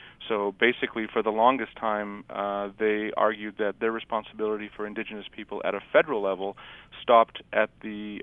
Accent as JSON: {"language": "English", "region": "Saskatchewan", "country": "Canada", "tie": "born there", "said": "I was born in Saskatchewan, which is a fairly unpopulated province in Western Canada. I come from a very large Métis family"}